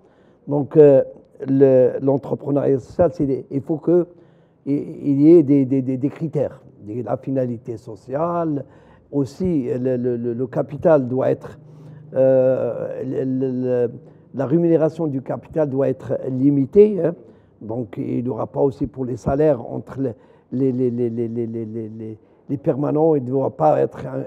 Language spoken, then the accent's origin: French; Morocco; Chez nous, au Maroc, il y a des entreprises sociales